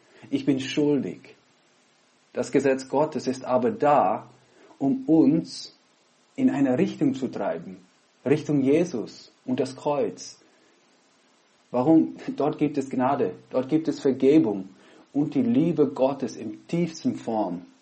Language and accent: German; Netherlands; now in Innsbruck, Austria; Pfarrer in Innsbruck. Im Moment bin ich in Holland, ich bin Holländer.